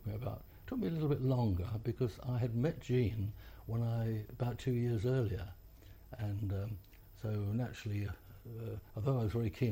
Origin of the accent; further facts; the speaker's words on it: Thornton Heath, London, United Kingdom; born there; I was born in Thornton Heath, that's just out West Croydon in England, Surrey, England.